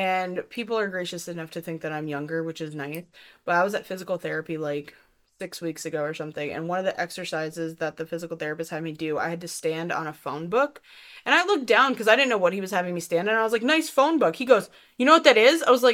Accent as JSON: {"language": "English", "region": "New York", "country": "United States", "tie": "born or raised there", "said": "I think all TVs did, but again, I grew up in New York, so I don't know."}